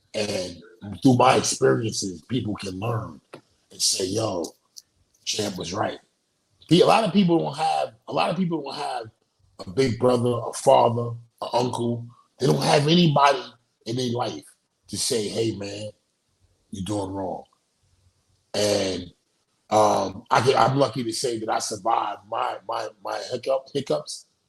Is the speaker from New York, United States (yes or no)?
yes; Brooklyn, New York, United States; I'm from Brooklyn, New York, man. I'm born. Yeah. I'm 50 years old. I'm from Brooklyn, New York. I'm older than you, man.